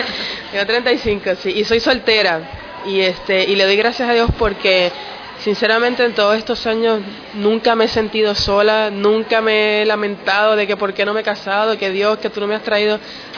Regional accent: Puerto Rico; now in Argentina; Estoy prestada en Sudamérica, soy de Puerto Rico, estoy estudiando en Argentina, el Señor me trajo a prepararme en teología

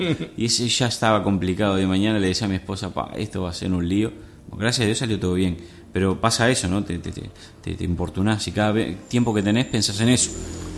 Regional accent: Uruguay; Nosotros, para ustedes, seguramente tenemos un acento muy raro. Bueno, somos uruguayos, con la eche bien fuerte.

